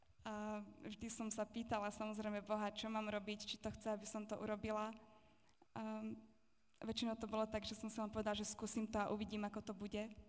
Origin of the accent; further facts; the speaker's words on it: Voderady, Trnava Region, Slovakia; Ja pochádzam z Trnavy, teda od Trnavy, z takej dediny, ktorá sa volá Voderady.